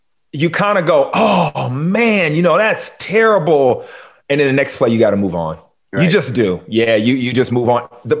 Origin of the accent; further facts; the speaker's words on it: Long Beach, California, United States; And Willie McGinnis, you know, we're both from Long Beach, California.